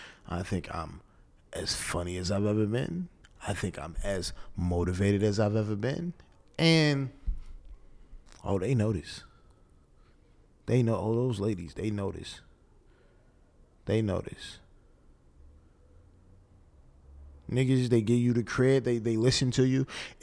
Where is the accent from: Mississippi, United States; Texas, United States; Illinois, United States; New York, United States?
Illinois, United States; Hopkins Park; I am from Hopkins Park, Illinois. Pembroke Township, if you will. Specifically, very first crib I grew up in, a place called, well, I was in North Hopkins, Dark Side